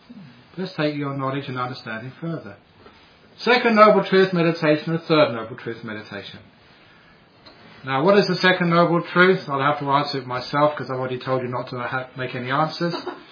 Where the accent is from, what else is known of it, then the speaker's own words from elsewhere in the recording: Australia; hi, I'm from Australia